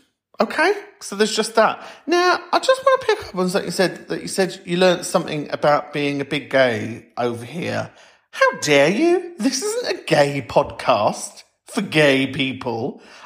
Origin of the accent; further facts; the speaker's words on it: Liverpool, North West England, United Kingdom; oh, I'd say because I am a Scouser. I know it's a very broad church of the people who like to identify as Scouse, but I'm just saying, if it's not a Liverpool postcode, are you really?